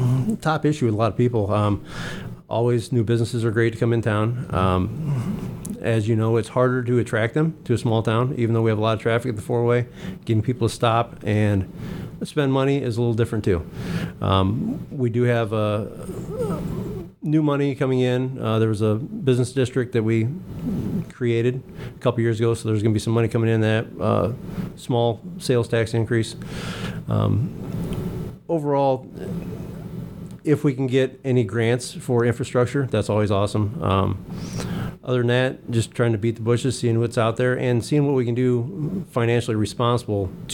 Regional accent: Taylor Ridge, Illinois, United States; Personally, I grew up in the area. I grew up around Taylor Ridge anyway, so I've been out and around. Not a stranger to these parts.

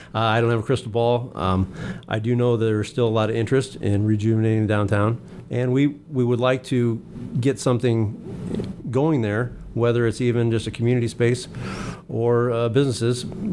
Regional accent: Taylor Ridge, Illinois, United States; Personally, I grew up in the area. I grew up around Taylor Ridge anyway, so I've been out and around. Not a stranger to these parts.

